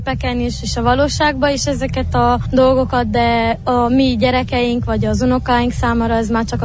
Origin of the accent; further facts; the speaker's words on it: Küsmöd, Harghita, Romania; 15 éves, Küsmödről jöttem.